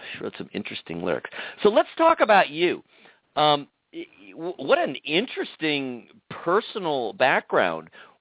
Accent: California, United States; the town I grew up in Southern California was pretty heavily commuter.

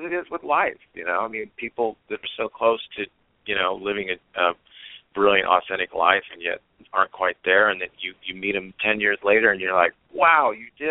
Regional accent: Ireland; his basically party, because we are Irish.

